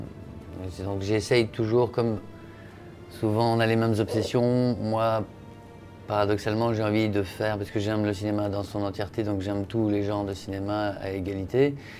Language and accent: French; Belgium; Moi, je suis belge d'origine.